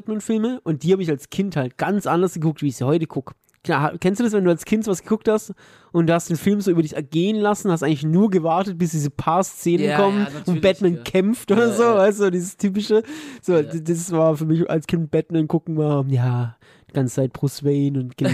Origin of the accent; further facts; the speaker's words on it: Niefern, Baden-Württemberg, Germany; es war in Niefern, da wo ich aufgewachsen bin.